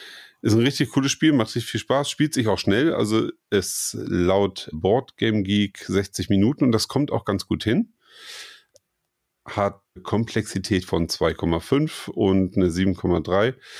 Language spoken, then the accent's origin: German; Kiel, Schleswig-Holstein, Germany; es spielt in Kiel, meine Heimatstadt.